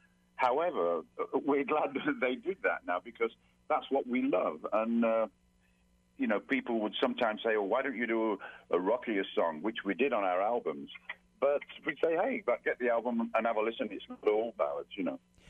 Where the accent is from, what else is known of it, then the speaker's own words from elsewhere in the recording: England, United Kingdom; I was born in 1950, so from 50 to 60, I used to listen to the BBC radio growing up in England